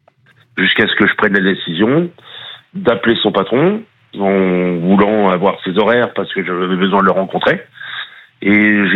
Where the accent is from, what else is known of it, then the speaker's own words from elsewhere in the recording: Reims, Grand Est, France; Mais je suis de Reims